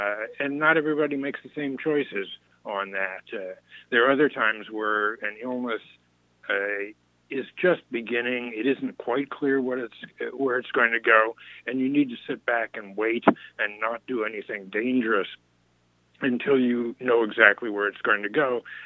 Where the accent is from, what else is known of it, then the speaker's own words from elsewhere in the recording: Mansfield, Ohio, United States; also born or lived in Columbus; I was born in Columbus and spent the first part of my life in Mansfield, Ohio.